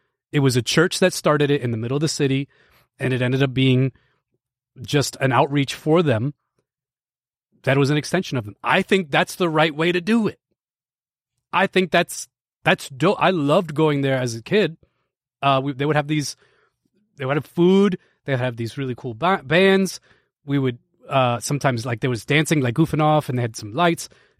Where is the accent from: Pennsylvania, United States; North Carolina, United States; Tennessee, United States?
Pennsylvania, United States; Lebanon; There's one where I grew up in Lebanon, Pennsylvania, but they call themselves a restaurant